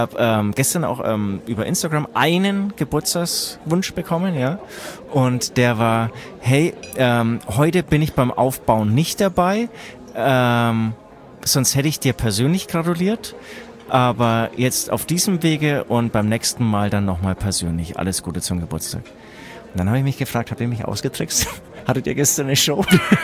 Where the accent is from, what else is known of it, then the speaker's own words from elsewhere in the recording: Germany; Ich bin aus Deutschland.